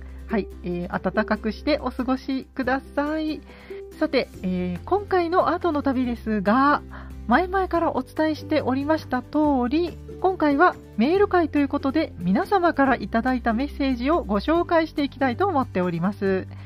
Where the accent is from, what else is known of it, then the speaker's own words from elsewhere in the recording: Gifu, Japan; 私の地元でやっております岐阜県美術館さんで